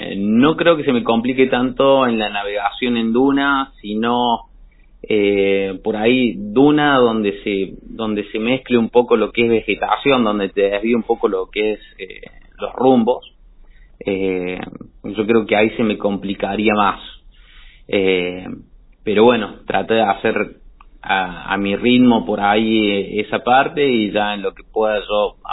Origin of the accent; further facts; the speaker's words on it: Argentina; ya que somos pocos los argentinos que podemos correr